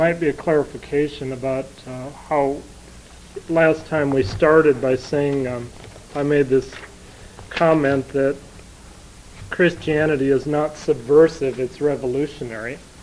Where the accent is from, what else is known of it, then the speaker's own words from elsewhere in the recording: Wyoming, United States; born there; now in New Mexico, United States; So I was born in Wyoming. You know, a lot of times that's way down. And so now I live in New Mexico.